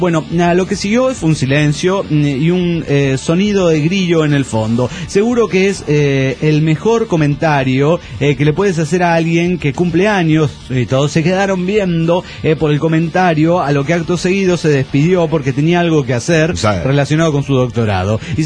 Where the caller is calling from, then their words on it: Ecatepec, State of Mexico, Mexico; de Ecatepec, viviendo en DF.